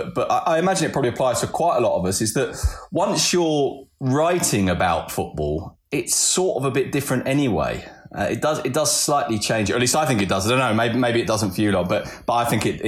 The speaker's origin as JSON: {"language": "English", "region": "London", "country": "United Kingdom", "tie": "born or raised there", "said": "I grew up in North London"}